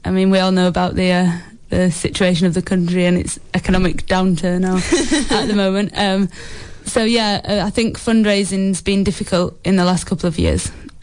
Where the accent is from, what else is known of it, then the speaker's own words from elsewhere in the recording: Yorkshire and the Humber, United Kingdom; I'm from South Yorkshire, but I came up to Newcastle to study at university.